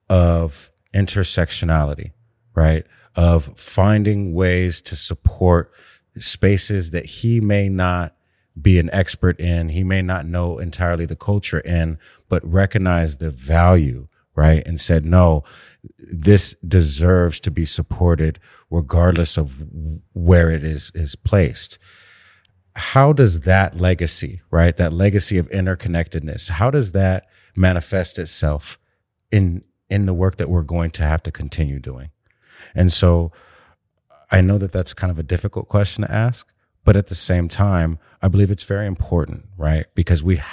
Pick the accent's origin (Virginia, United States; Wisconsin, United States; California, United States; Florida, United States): California, United States; San Diego; Growing up in San Diego, having the opportunity to grow up in two of the most amazing cultures that America's produced